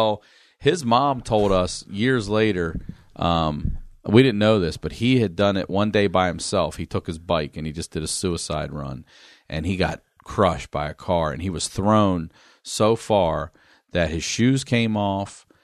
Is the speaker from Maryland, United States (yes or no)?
yes; Maryland, United States; I grew up in Maryland. We were on our way to Hanover, Pennsylvania.